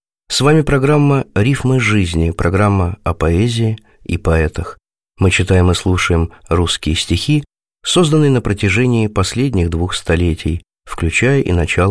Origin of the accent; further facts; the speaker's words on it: Moscow, Russia; О моем родном городе написано немало стихов